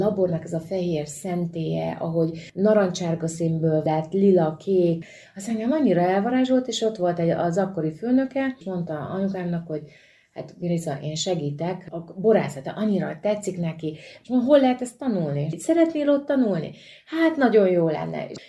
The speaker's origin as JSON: {"language": "Hungarian", "town": "Bácsalmás", "region": "Bács-Kiskun", "country": "Hungary", "said": "Kalfatőre származom, bácsalmásról. Tehát anyai ágon mi horvátok vagyunk, tehát azon belül is bunyavácok."}